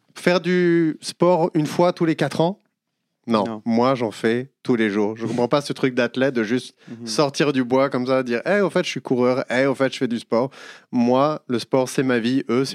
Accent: France; Je suis français et je reste quand même sur le plateau

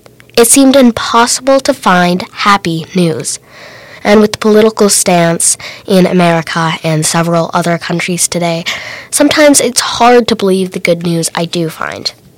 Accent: Illinois, United States; also born or lived in Indiana; I currently attend middle school at Bloomington, Illinois. I was born in Indiana, but was raised in Illinois most of my life.

